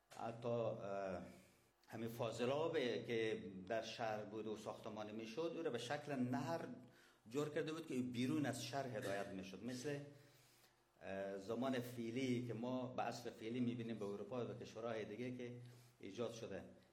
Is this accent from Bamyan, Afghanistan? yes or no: no; Herat, Afghanistan; چون خودم زاده هرات هستم، همینجا بزرگ شدم